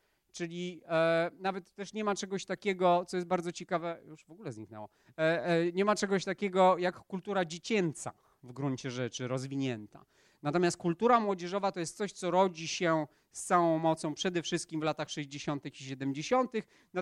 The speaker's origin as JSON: {"language": "Polish", "town": "Łódź", "region": "Łódź Voivodeship", "country": "Poland", "said": "Ja jestem z Łodzi."}